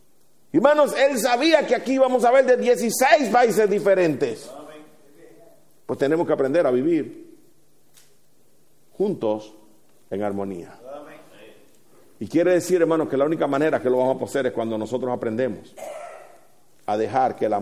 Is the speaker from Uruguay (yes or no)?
no; northern Mexico, Mexico; los que somos del norte de México